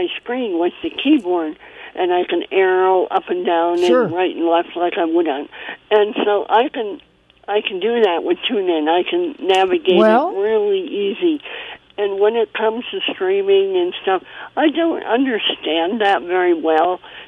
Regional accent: Waukesha, Wisconsin, United States; I'm from Waukesha.

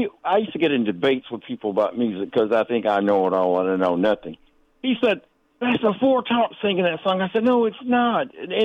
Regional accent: the Carolinas, United States; so I grew up in Carolina listening to country, rock and roll, and R&B and whatever was there

